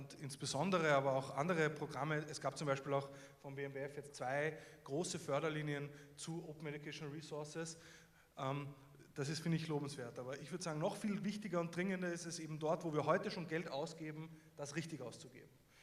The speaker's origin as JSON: {"language": "German", "town": "Linz", "region": "Upper Austria", "country": "Austria", "tie": "born or raised there", "said": "Aber seit knapp zehn Jahren war meine Heimatstadt Linz europäische Kulturhauptstadt."}